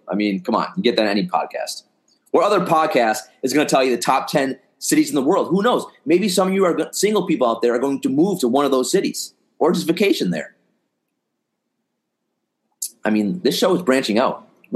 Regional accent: Wisconsin, United States; I mean, I'm from Wisconsin originally. I was pretty close to Chicago.

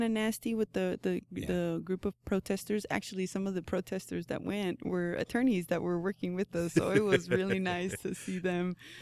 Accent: California, United States; also born or lived in Mexico; now in Oklahoma, United States; So I was born in Mexico. Mm-hmm. I came to the U.S. or crawled under the fence into the U.S. when I was two, and we moved to California. Mm-hmm. So I was out there for most of my childhood

